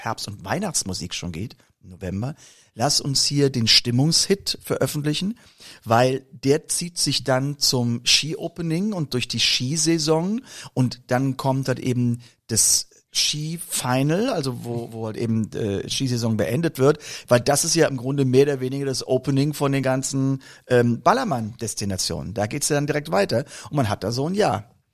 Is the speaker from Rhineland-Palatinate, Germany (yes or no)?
yes; Koblenz, Rhineland-Palatinate, Germany; man muss unterscheiden zwischen Winter in den Bergen und Winter aus der Region, wo ich herkomme, nun aus Koblenz.